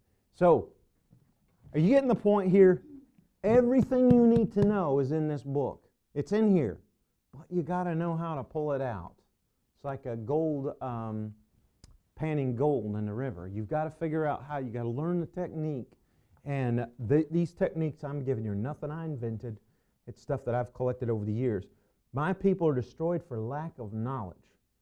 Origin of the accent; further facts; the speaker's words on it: Indiana, United States; now in Illinois, United States; But I come from Northeast Indiana originally, and then, you know, at large. We've been everywhere. And then now we're in South Central Illinois.